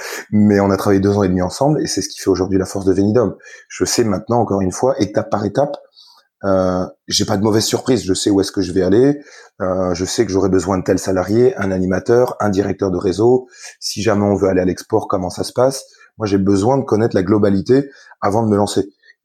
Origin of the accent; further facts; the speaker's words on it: Grand Est, France; Moi, comme je vous l'ai dit, je suis lorrain